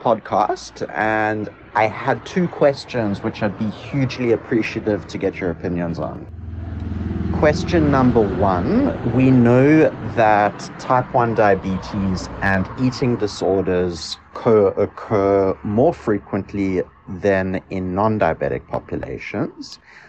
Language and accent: English; Cape Town, Western Cape, South Africa; I am from Cape Town.